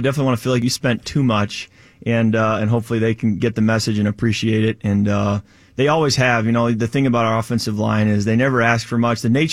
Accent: Michigan, United States; went back to my hometown in Michigan, watched a lot of sunsets.

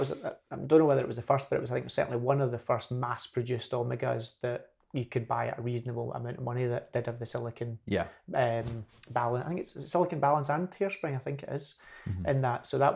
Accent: Scotland, United Kingdom; It's like I'm Scottish.

